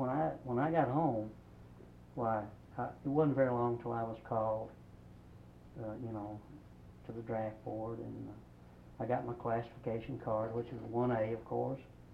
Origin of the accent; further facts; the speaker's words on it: Kentucky, United States; I'm from Kentucky, but no, that don't mean anything.